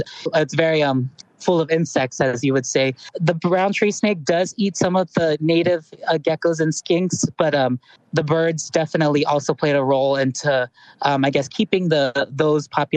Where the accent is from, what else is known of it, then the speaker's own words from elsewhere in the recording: Guam; growing up on Guam, I didn't know what a Guam kingfisher or a Guam rail were